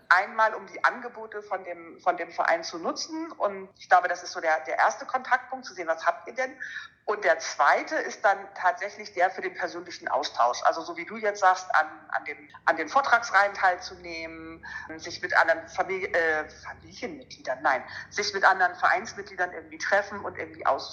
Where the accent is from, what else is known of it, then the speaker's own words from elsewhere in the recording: Lübeck, Schleswig-Holstein, Germany; bei den Lübeckern bin ich Mitglied, weil das ist ja meine Heimatstadt, das ist ja da, wo ich herkomme.